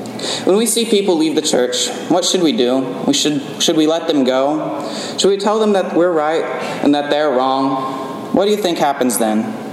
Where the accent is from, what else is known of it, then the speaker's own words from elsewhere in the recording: Missouri, United States; Growing up in Missouri, our front porch spanned nearly the entire length of the house.